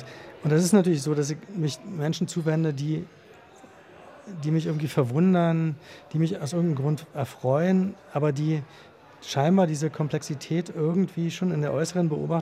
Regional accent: Berlin, Germany; Ich bin also in so einem katholischen Elternhaus groß geworden. Ich war Ministrant in Ostberlin, also totale Diaspora.

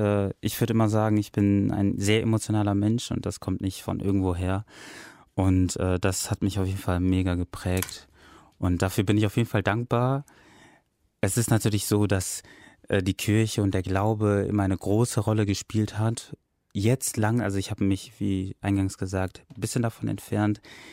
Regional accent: Nigeria; ich bin ein Nigerianer, aber ich bin auch ein Deutscher und diese 2 Gebräuche oder diese 2 Identitäten, die prägen mich sehr

